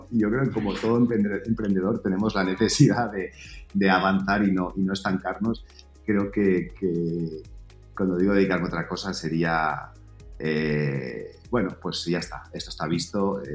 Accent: Denia, Valencian Community, Spain; Yo soy de Denia, de Alicante

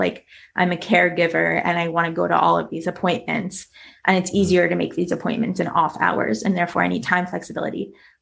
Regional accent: United States; now in Spain; I'm a digital nomad. Like, I'm an American currently living in Spain. Like, I've lived in Cape Town, in Vietnam, in Thailand.

